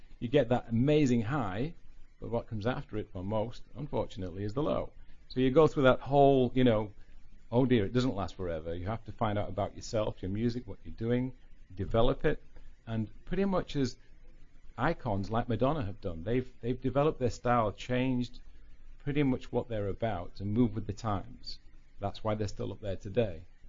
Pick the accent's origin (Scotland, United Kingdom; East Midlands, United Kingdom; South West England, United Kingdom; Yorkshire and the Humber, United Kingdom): Yorkshire and the Humber, United Kingdom; born there; Basically, I was born in Yorkshire, the north of England.